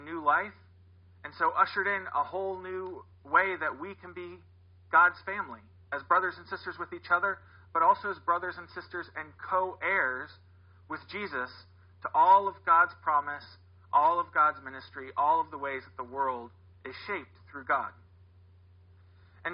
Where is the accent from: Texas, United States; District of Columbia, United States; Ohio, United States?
Ohio, United States; Worthington; I grew up here in Central Ohio, in Worthington, actually, and then went to college in Tallahassee, Florida, at Florida State.